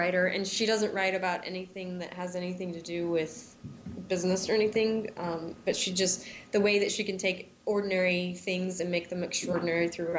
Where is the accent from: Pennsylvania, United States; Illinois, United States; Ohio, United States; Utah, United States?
Utah, United States; Salt Lake City; I mean, I grew up in Salt Lake City, Utah. I grew up in a Mormon family.